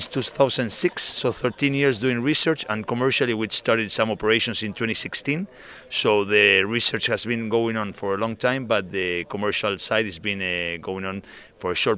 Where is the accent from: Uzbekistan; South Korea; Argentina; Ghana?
Argentina; now in United States; I am from Argentina. I have a wife and a kid.